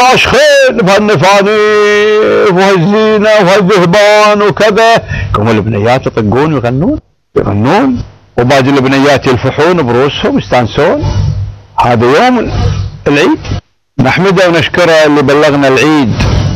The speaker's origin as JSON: {"language": "Arabic", "country": "Kuwait", "said": "قمة الجمال والكمال والبهاء والادب عندنا احنا بنات الكويت الحبيبات"}